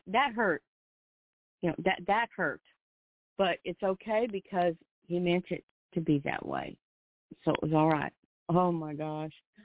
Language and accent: English; Idaho, United States; Idaho is my home state, okay? That's home. Especially North Idaho, not South Idaho. South Idaho is a totally different place. North Idaho, that's my home state.